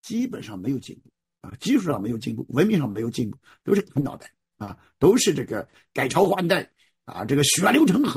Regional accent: United States; 我们美国人

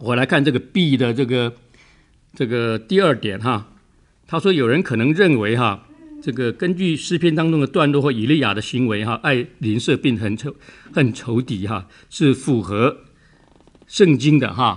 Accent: Taiwan; 我们在台湾长大哈、啊，尤其在我们那一辈啊，也有一个类似的情形哈、啊。

